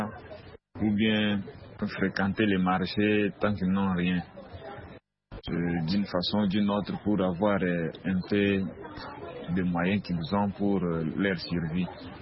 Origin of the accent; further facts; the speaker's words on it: Kinshasa, DR Congo